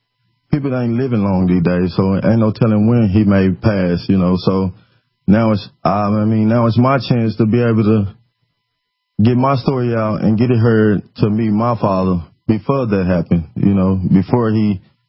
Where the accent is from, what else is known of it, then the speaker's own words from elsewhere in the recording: Arkansas, United States; Well, growing up in Arkansas, it was like everybody knew.